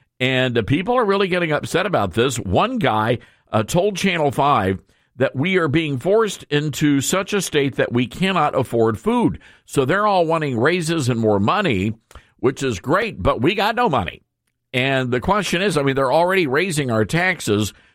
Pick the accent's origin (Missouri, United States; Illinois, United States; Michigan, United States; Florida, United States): Michigan, United States; South Haven; growing up in South Haven at Hope P. Sullivan Elementary School, there was a BTA policy.